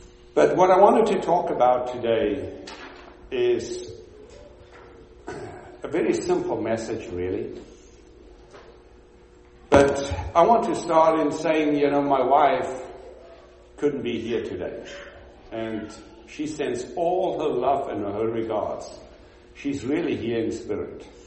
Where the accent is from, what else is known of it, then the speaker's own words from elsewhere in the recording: South Africa; moved away; I came from South Africa. My family moved to Africa in 1849. And I moved out of there in 91, came to this country and made this my home.